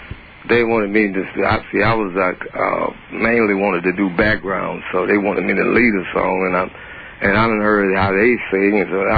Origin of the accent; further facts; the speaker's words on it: Kansas City, United States; No. I'm from Kansas City.